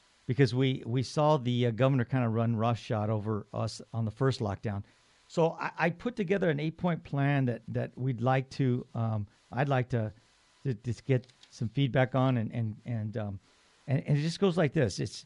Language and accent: English; San Gabriel, California, United States; Well, yeah. I mean, that's my hometown, man.